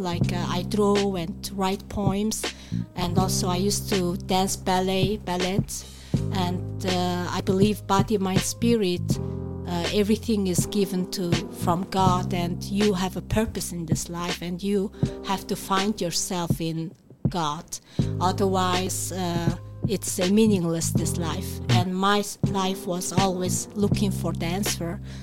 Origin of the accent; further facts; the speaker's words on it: Mongolia; And I'm very familiar with those spirits because I'm from Mongolia originally.